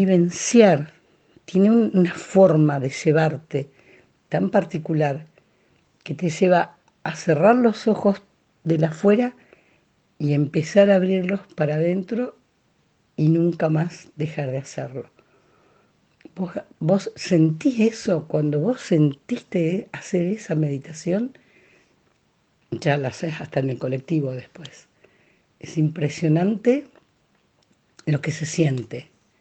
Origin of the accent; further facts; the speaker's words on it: Rosario, Santa Fe, Argentina; soy de Rosario.